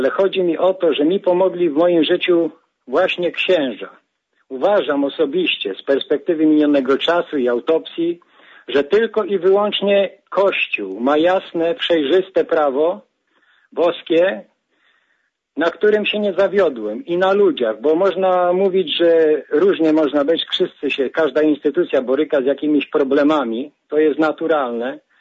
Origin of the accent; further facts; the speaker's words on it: Jasień, Lubusz Voivodeship, Poland; Ja mieszkam od urodzenia w Jasieniu, województwo lubuskie.